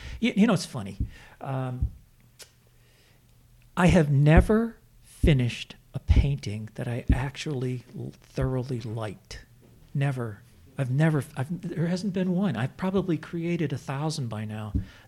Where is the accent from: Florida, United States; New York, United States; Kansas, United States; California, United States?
New York, United States; New Paltz; I grew up in New Paltz. I bought my first baseball glove at Montgomery Ward's in Kingston. This is where my mother and father shopped.